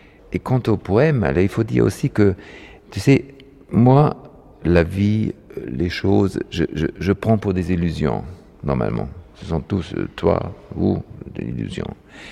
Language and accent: French; Barjac, Occitanie, France; On a découvert chez moi, à Barjac, tu sais, au sud de la France, on a découvert une autre grotte.